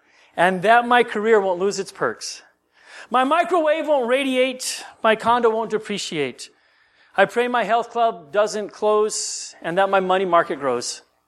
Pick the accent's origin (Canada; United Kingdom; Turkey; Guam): Guam; I grew up on Guam. Many of you know that. And the church I grew up in was a predominantly Filipino church.